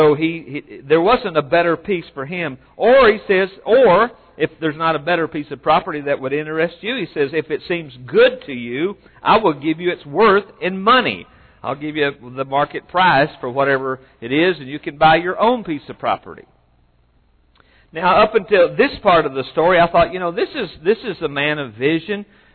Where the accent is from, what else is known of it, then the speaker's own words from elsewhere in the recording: Oklahoma, United States; I'm from Oklahoma, and I envisioned California, and it was nothing like I thought it was going to be.